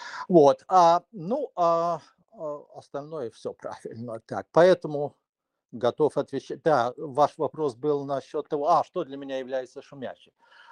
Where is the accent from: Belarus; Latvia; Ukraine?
Belarus; Minsk; Я не родился и не вырос в Шумячах. Я родился и вырос в Минске. Вот. Но у меня отец из Шумяч.